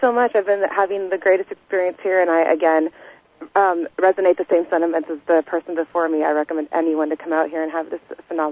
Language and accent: English; Corvallis, Oregon, United States; I'm from Corvallis.